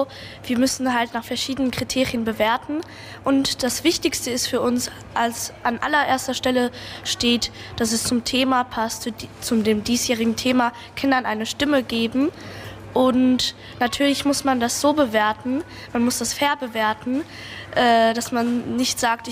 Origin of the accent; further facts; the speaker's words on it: Luxembourg; Also ich komme aus Luxemburg